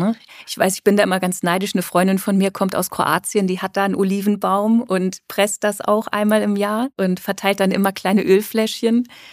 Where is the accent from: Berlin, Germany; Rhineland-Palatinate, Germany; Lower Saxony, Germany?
Lower Saxony, Germany; Ich komme ja aus Niedersachsen, aus einem kleinen Dorf.